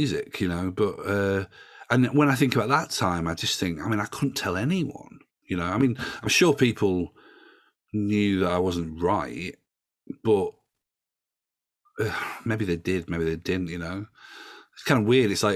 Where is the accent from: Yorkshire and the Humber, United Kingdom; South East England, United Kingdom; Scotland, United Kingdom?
Yorkshire and the Humber, United Kingdom; I mean, I'm from Yorkshire, you know